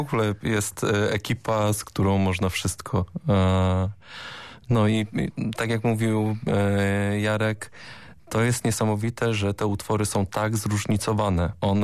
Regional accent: Bełchatów, Łódź Voivodeship, Poland; now in Goleniów, Poland; Jestem oryginalnie z Bełchatowa, większego miasta

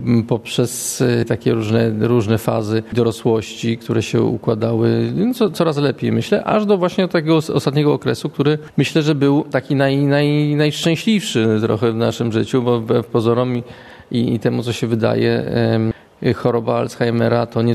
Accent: Kraków, Lesser Poland, Poland; now in Szczecin, Poland; Ale oni do Szczecina przyjechali z Kielc, a ja z Krakowa.

